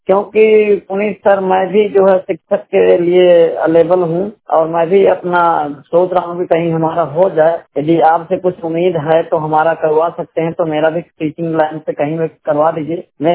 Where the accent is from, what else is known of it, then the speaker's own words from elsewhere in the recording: Banda, Uttar Pradesh, India; मैं बांदा उत्तर प्रदेश का मूल निवासी हूँ।